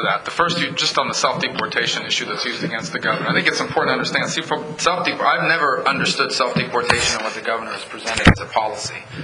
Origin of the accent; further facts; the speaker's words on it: Miami, Florida, United States; The majority leader of the Senate wrote an op-ed in the Miami Herald, my hometown paper, criticizing my idea.